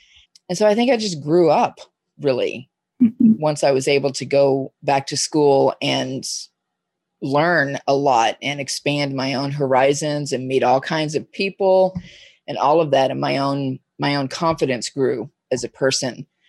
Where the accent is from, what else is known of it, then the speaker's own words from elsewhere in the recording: Dallas, Texas, United States; moved away as an adult; Oh yeah, I moved here from Dallas in 1997 when I was 30 years old. So I've lived here long enough now to be an official Oregonian, as far as I know. Mm-hmm. But yeah, I'm originally from Texas.